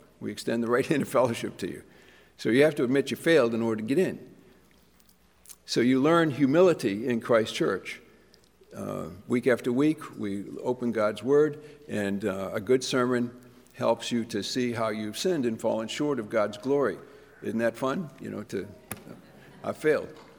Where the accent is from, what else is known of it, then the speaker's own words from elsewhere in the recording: Massachusetts, United States; I grew up in Massachusetts, and I know it sounds like communist something.